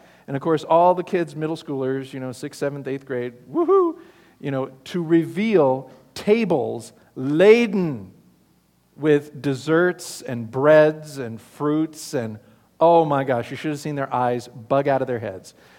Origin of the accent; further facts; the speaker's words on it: Phoenix, Arizona, United States; When I was growing up in Phoenix, part of my confirmation class at Central United Methodist was going to Temple Beth Israel, back when it was on Osborne Road and about 10th Avenue.